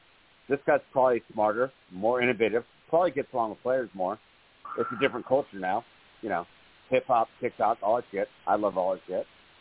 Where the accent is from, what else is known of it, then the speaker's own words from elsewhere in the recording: Connecticut, United States; some quarterback from, like, my home state of Connecticut.